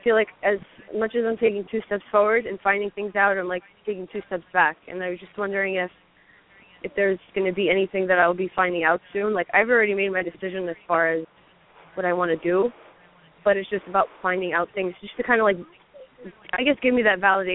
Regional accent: New York, United States; New York.

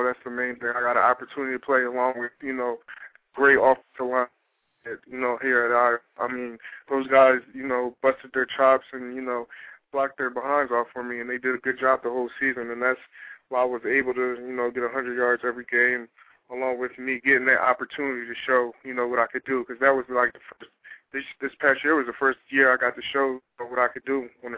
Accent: New Jersey, United States; it's like, wow, we're all from Jersey.

